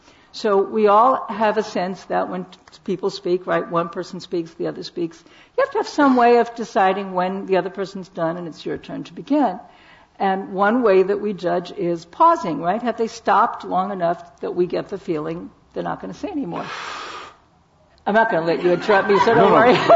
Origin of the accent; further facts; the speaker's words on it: Brooklyn, New York, United States; I grew up in Brooklyn.